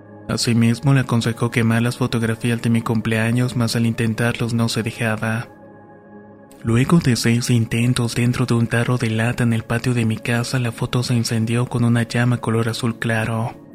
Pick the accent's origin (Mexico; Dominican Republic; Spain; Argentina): Argentina; Córdoba; soy oriundo de Córdoba, Argentina.